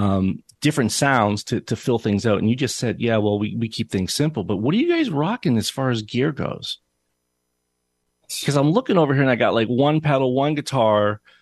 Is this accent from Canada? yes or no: yes; Hamilton, Ontario, Canada; Like you just described my hometown, which is, you know, it's beautiful.